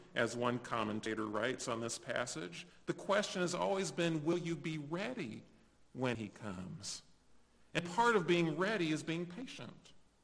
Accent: United States; I want what I want, and I want it when I want it. I'm an American.

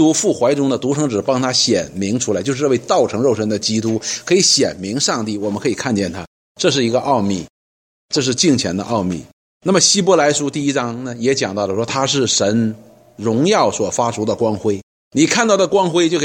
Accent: China; 我们中国人说什么耳听为虚眼见为实

